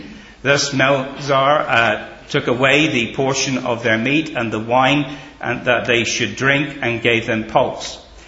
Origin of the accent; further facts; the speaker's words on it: England, United Kingdom; I'm from England, but I'm not English, okay?